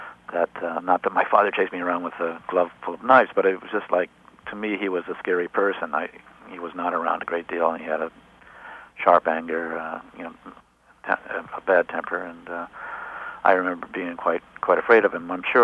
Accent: Cleveland, Ohio, United States; Cleveland, Ohio. It wasn't like I was living out in the middle of a holy roller territory.

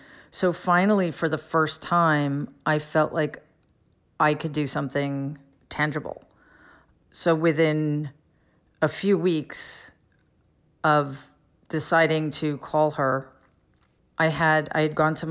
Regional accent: Queens, New York, United States; I grew up in Jamaica, so we didn't, I had the...

